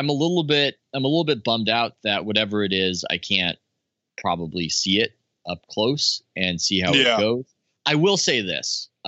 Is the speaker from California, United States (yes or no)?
yes; San Diego, California, United States; I thought I knew monotone trail offs growing up in San Diego